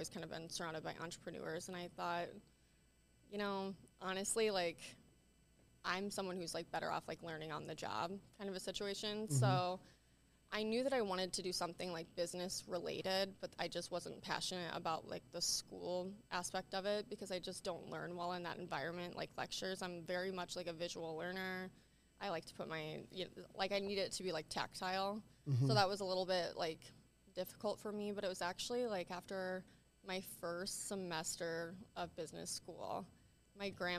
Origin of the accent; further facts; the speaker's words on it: Iowa, United States; now in Minneapolis, United States; I am actually originally from Iowa, but I live in Minneapolis, Minnesota currently.